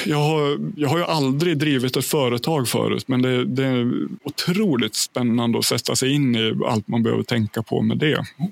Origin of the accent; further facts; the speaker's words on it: Ljusdal, Gävleborg County, Sweden; Min hemkommun, Ljusdals kommun. Det ligger 30 mil norr om Stockholm på ett ungefär.